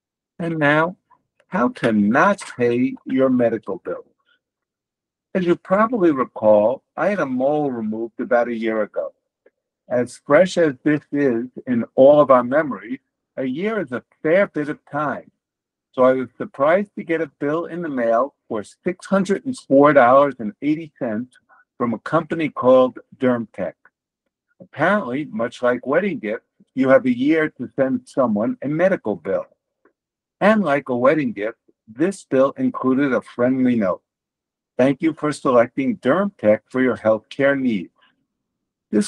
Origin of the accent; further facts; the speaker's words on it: United States; due to the fact that I'm an American.